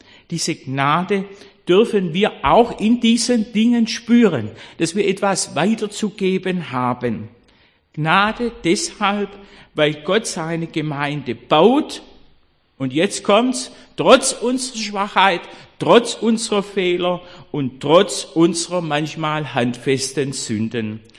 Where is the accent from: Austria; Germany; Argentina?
Germany; Korntal, Baden-Württemberg; In meiner Heimatgemeinde Korntal, das war ja eine Neugründung Anfang des 19. Jahrhunderts, wo man die Menschen, die nach den Osten auswanderten, sammelte, fromme Leute